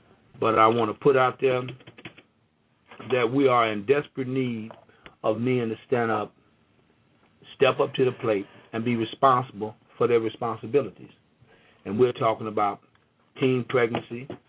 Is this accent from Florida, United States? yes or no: no; Mississippi, United States; I come from Mississippi. I come from a line of men